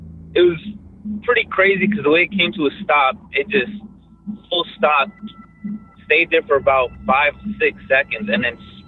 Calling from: Dallas, Texas, United States; I'm calling from Dallas, Texas.

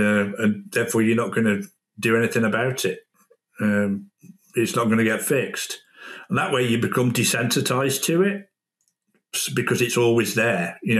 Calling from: England, United Kingdom; No, definitely not an Arkansas accent. No, I'm joining you from the UK, pretty centrally based. Not, 50 minutes southwest of Manchester, 50 minutes south of Liverpool.

